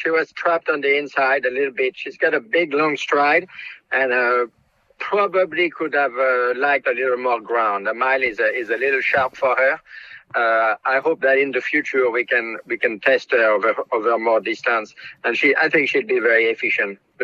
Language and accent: English; Normandy, France; moved away as an adult; I grew up in a farm in Normandy, a thoroughbred farm, horse farm, breeding farm.